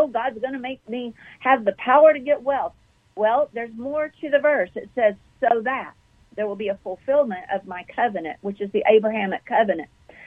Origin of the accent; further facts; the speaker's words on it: Texas, United States; accent: Texas; now in Kansas City, United States; It's been 12 years now in Kansas City from Texas. I'm a transplant. I still got my Texas accent.